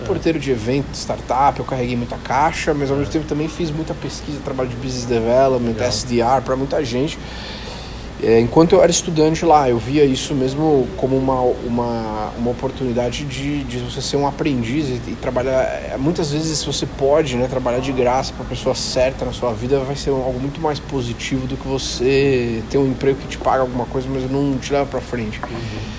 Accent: São Paulo, Brazil; now in United States; Eu tenho quase 10 anos já nos Estados Unidos, então eu sou de São Paulo.

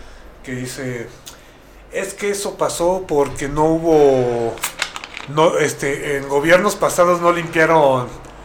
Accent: Tabasco, Mexico; Tabasco, mi tierra natal.

